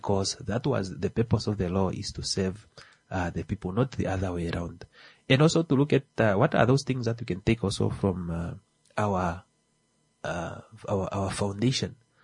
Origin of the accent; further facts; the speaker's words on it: north, Namibia; when I came to Windhoek, I come from the north.